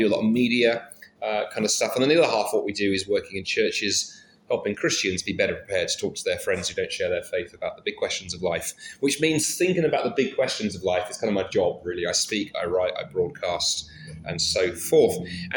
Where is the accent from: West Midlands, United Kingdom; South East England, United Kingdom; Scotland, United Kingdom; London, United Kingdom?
London, United Kingdom; Not everywhere, but I'm a Londoner. So I grew up in South London.